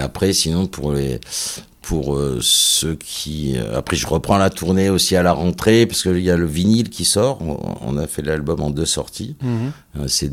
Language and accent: French; Nouvelle-Aquitaine, France; nous on a grandi au Pays Basque, on a des attaches basques assez prononcées du côté de Saint-Jean-Pied-de-Port, de Garassi, et aussi j'ai la famille dans les Landes